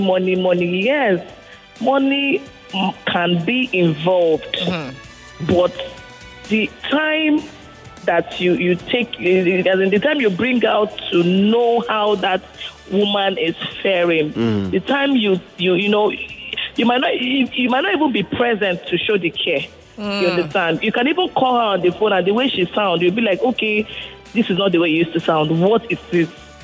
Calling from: Ajah, Lagos, Nigeria; I'm calling from Aja.

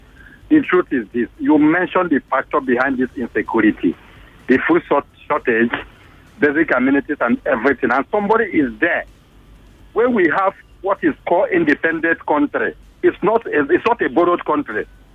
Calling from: Ikorodu, Lagos, Nigeria; I'm a camera trainer. … from Ikorodu.

